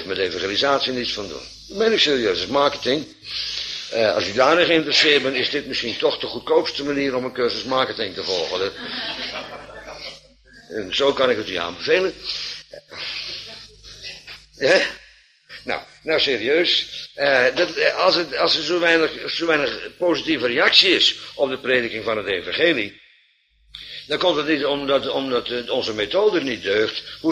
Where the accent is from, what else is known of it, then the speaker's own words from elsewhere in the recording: Bodegraven, South Holland, Netherlands; Want ik kom uit Bodegraven